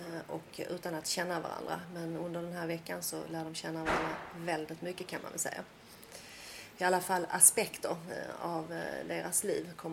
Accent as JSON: {"language": "Swedish", "region": "Skåne", "country": "Sweden", "tie": "born or raised there", "said": "Jag kom till Sverige när jag var i 4-5 års åldern. Och sen bodde jag i Skåne hela min uppväxt. Alltså fram tills 18 års åldern när jag lämnade för storstaden då, som det var."}